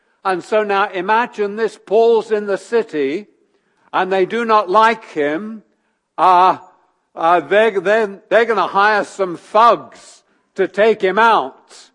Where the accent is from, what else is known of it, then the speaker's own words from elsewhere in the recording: London, United Kingdom; Now, I'm a Londoner.